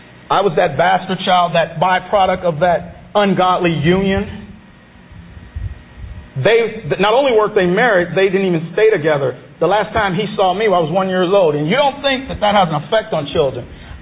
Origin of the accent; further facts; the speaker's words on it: Chicago, Illinois, United States; now in Minneapolis, United States; I grew up in Chicago on the south side, man.